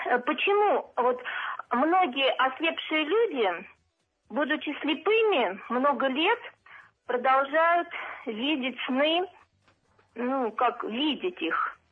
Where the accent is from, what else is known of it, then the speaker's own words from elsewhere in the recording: Volokolamsk, Moscow Oblast, Russia; я из Волоколамска.